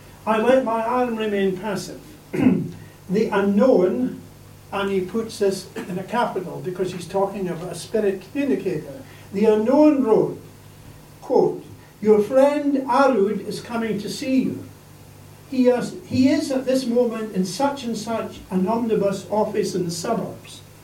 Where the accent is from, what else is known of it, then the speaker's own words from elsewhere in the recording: Mull, Scotland, United Kingdom; I mean, I grew up in Mull, and when we were young in Mull, my brothers